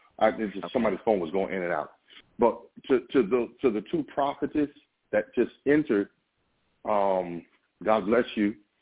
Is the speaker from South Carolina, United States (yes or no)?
yes; South Carolina, United States; from South Carolina.